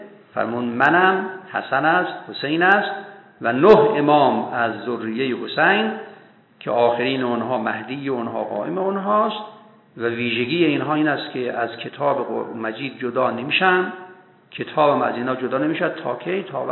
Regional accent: Iran; طبیعی خب من ایرانی هستم دیگه معلومه

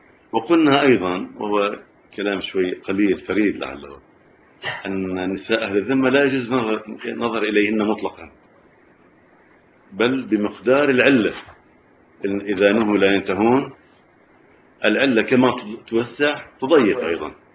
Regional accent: Lebanon; يعني الآن إحنا محل ابتلاء خصوصا عندنا في لبنان

